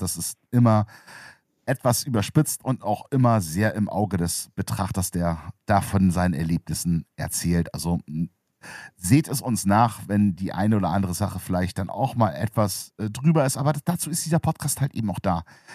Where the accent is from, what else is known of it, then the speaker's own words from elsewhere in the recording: Bremen, Germany; ich komme aus dem Norden. Ich kann jetzt mal das spezifizieren. Ich komme aus der schönen Stadt Bremen.